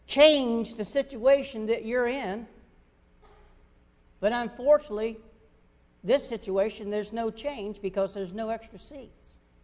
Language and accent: English; North Carolina, United States; Growing up in North Carolina, divorce was a word you very rarely heard. And if you did hear it, it was whispered in secret. And then we moved to Florida